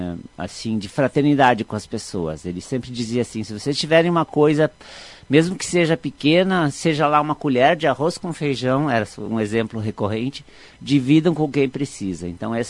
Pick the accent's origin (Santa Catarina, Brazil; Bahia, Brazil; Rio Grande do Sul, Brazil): Rio Grande do Sul, Brazil; Erechim; also born or lived in Tapejara; A gente saiu de Erechim, a família saiu de Erechim quando eu estava na segunda série.